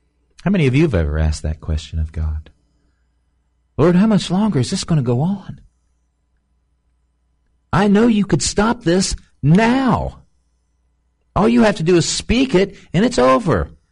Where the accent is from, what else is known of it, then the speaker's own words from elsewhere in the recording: United States; We believe that we, as a birthright, as an American, we have a right to certain things.